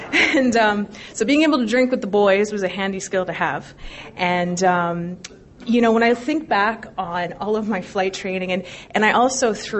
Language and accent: English; Toronto, Ontario, Canada; So I'm a proud Canadian, and I grew up in the Toronto area.